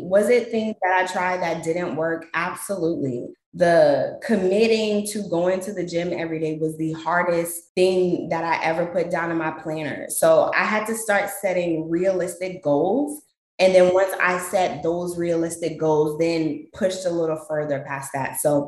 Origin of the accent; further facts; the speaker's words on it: Nigeria; I'm Nigerian. So if you know anything about Nigerian culture, we are extravagant in everything that we